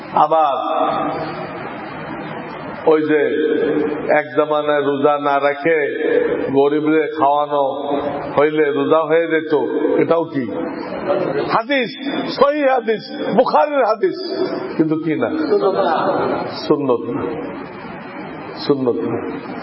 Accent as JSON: {"language": "Bangla", "country": "Bangladesh", "tie": "born or raised there", "said": "আমার বাড়ি বাংলাদেশ, তা আমাকে বলা হয় বাংলাদেশি।"}